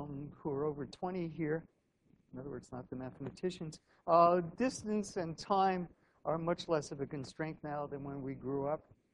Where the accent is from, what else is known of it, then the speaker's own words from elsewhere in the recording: New York City, New York, United States; But I'm also from the Bronx, so I've never held one of these in anger in my life.